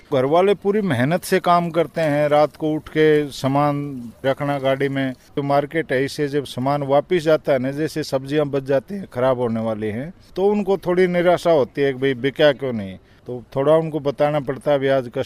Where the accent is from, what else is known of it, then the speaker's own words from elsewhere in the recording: Selanga, Haryana, India; गांव सेलंगा, जिला झज्जर, हरियाणा का रहने वाला हूं।